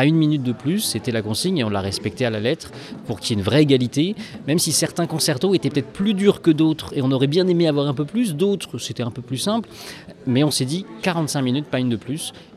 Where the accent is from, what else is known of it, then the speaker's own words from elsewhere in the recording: Tours, Centre-Val de Loire, France; now in Paris region, France; moi j'habite sur la région parisienne, je viens de Tours à l'origine, donc pas du tout des Hauts-de-France